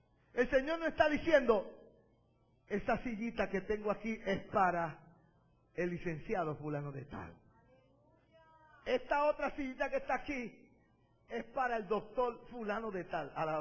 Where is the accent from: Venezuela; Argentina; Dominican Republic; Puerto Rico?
Puerto Rico; a mí me parece que en mi país, en Puerto Rico